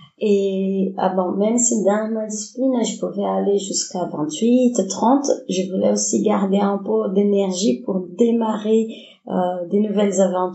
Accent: Belo Horizonte, Minas Gerais, Brazil; French is a second language; now in France; Je suis de Belo Horizonte. C'est pas loin des rios, comme ça on peut se repérer. Mais j'habitais pas à côté de la mer.

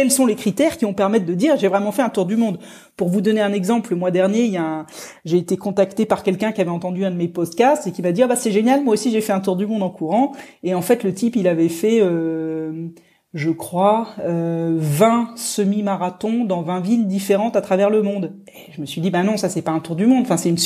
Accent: Rouen, Normandy, France; born there; quand je suis passé par Rouen, ma ville natale

